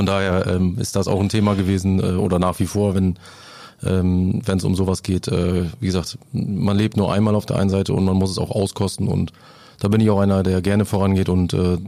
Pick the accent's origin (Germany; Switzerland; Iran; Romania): Germany; Northern Germany; als Norddeutscher ist man grundsätzlich Werder Fan. Dafür wird man geboren hier oben im Norden.